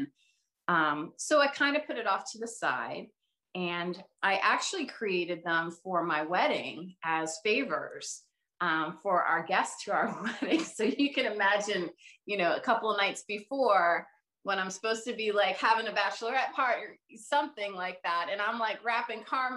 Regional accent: Virginia, United States; now in Chicago, United States; I'm originally from Virginia. So I was there in Virginia doing all of that, and then was hired by the NCAA to coordinate national championships. Ultimately moved to Chicago.

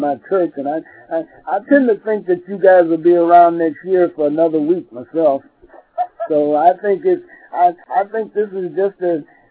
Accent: Milwaukee, Wisconsin, United States; moved away; That story sort of reminds me of a story that happened in my hometown, which is in Milwaukee, Wisconsin.

